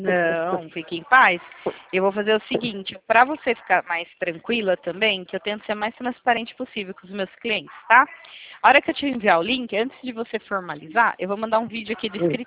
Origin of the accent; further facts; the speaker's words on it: Itatiba, São Paulo, Brazil; Eu sou aqui do interior de São Paulo, do lado de Jundiaí. Bem encostado aqui, Jundiaí, Morungaba, Bragança, fica bem aí. Região.